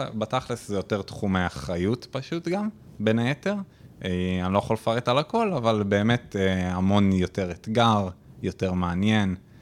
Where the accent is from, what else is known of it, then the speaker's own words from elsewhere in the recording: Rishon LeZion, Central District, Israel; now in Pardes Hanna, Israel; אמא שלי מאשקלון, אבא שלי היה מגבעתיים, אבל... אני במקור מראשון הולדתי, הייתי עד גיל 12. Okay. עם העלייה לכיתה זין עברתי לפרדס חנה